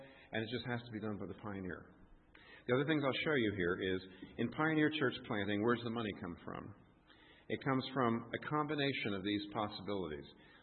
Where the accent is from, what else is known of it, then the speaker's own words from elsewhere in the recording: United States; Being American, you know, we watch Oprah, so, you know, we just have no scruples.